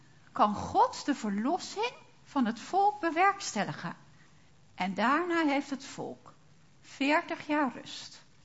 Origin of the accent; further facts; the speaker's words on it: Netherlands; Of zien we dat ik als Nederlander soms wel een beetje hoogmoedig ben en het altijd beter weet?